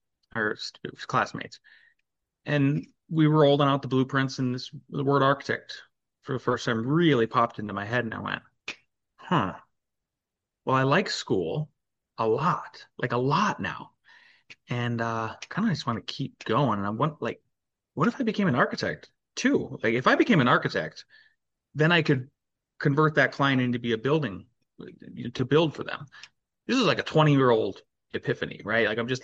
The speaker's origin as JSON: {"language": "English", "region": "North Dakota", "country": "United States", "tie": "born or raised there", "said": "I grew up in Northwest North Dakota between a sugar beet farm and a cattle ranch."}